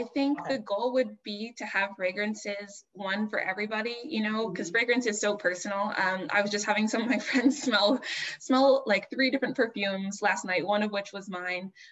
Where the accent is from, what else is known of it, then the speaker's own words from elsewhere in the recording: Ohio, United States; now in Boston, United States; So I am from Ohio, born and bred, moved around a lot, and right now I'm living in Boston